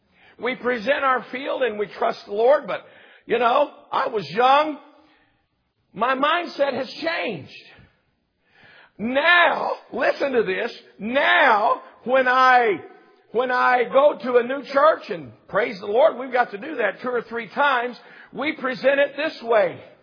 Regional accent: Texas, United States; I'm just an old, I was raised right here in Texas. I'm just an old country boy.

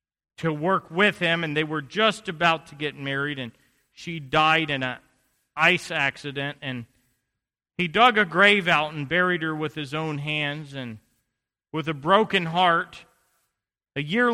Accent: Tennessee, United States; I'm from Tennessee, and the house I grew up in, if you go back to that house, it's all been torn down and grown over with weeds

